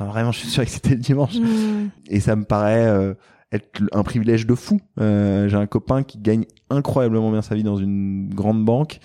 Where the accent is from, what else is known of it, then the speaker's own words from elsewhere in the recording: France; on a un privilège de ouf, on est français